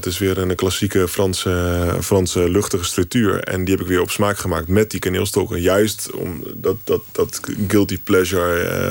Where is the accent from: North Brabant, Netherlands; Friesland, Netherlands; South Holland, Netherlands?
South Holland, Netherlands; Westland; Ik kom uit Westland. En in het Westland heb je een aantal imkers.